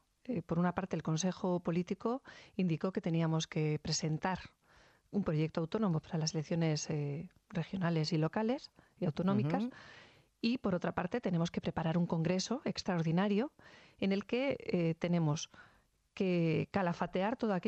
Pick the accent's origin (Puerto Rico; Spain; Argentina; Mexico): Spain; preservando lo que somos desde el punto de vista simbólico como ciudadanos españoles, que no tenemos vergüenza de serlo